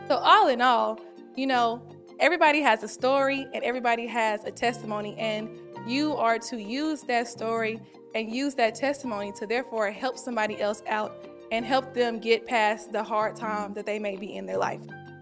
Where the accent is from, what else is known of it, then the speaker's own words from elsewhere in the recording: Little Rock, Arkansas, United States; So I grew up, I'm from Little Rock, Arkansas, by the way. So if you're from Little Rock, I grew up like right in like the center of downtown.